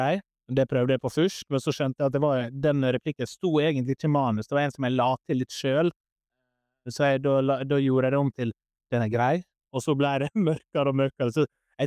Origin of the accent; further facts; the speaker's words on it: Larsnes, Møre og Romsdal, Norway; now in Oslo, Norway; Da jeg flyttet til Oslo, så husker jeg at folk hjemme på Larsnes sa, ja, nå skal han til Oslo bli skådespiller.